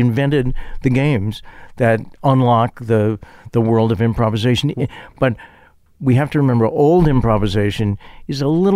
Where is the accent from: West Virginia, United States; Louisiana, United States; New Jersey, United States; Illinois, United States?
Illinois, United States; Chicago; I'm from Chicago. I don't like to get in trouble.